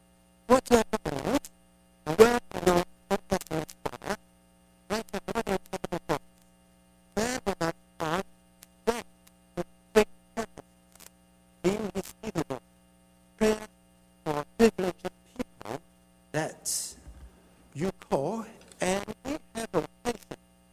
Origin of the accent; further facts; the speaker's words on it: Hong Kong; English is a second language; I'm coming from Hong Kong. I've been here for a week.